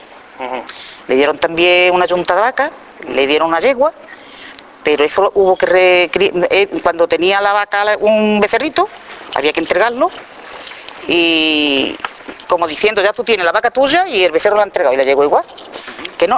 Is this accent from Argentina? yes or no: no; Torrecera, Andalusia, Spain; born there; Después nació mi hermana y nací yo, que nacimos allá abajo, en Torrecera la Baja